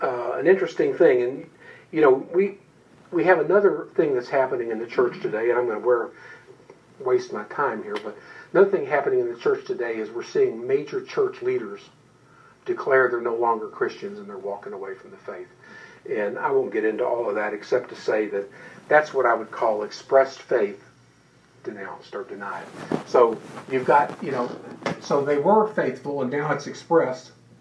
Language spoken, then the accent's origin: English; Southern United States, United States; as a Southerner, we may call it the War of Northern Aggression